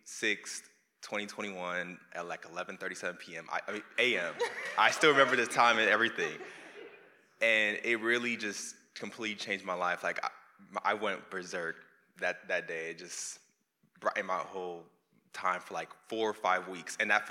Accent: Georgia, United States; I'm Nigerian, born and raised here in Georgia.

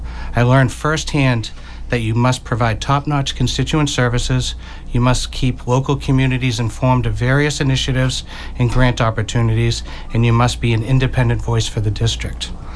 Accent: Hingham, Massachusetts, United States; I grew up in Hingham. I attended Hingham Public Schools, graduated from Catholic Memorial High School

